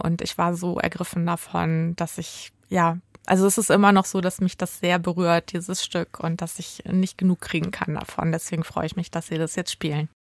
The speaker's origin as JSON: {"language": "German", "town": "Bad Bramstedt", "region": "Schleswig-Holstein", "country": "Germany", "tie": "born or raised there", "said": "in Holstein, also im Süden von Schleswig-Holstein, weil ich da auch herkomme. Ich bin aufgewachsen in Bad Bramstedt und wohne auch jetzt im Kreis Segeberg. Und das ist einfach meine Heimat"}